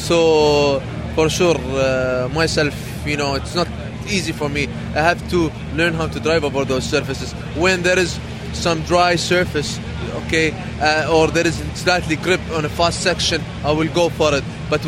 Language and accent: English; Abu Dhabi, United Arab Emirates; I would like to show them what kind of people we are from Abu Dhabi, and the people of Abu Dhabi, how they are.